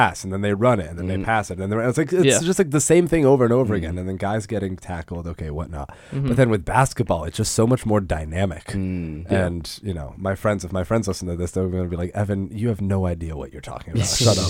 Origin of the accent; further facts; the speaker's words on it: Connecticut, United States; I'm from Connecticut.